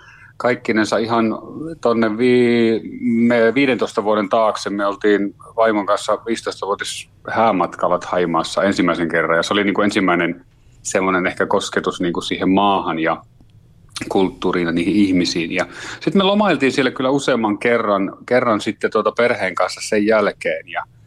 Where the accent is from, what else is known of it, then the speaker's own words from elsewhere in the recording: Kalajoki, North Ostrobothnia, Finland; now in Kokkola, Finland; vaimon perässä tulin Kokkolaan, että mä oon Kalajoelta kotoisin, mutta vaimo on täältä Kokkolasta.